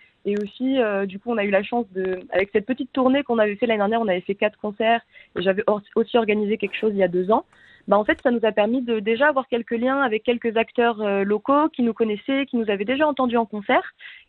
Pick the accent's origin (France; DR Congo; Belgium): France; Occitanie; now in Germany; moi je suis originaire des Vallées des Gaves. Donc ma famille maternelle est originaire du Val d'Azun et du Pays Toil.